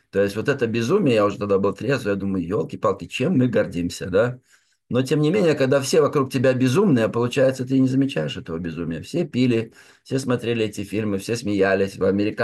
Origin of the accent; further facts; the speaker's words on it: Minsk, Belarus; в Беларуси, я из Минска родом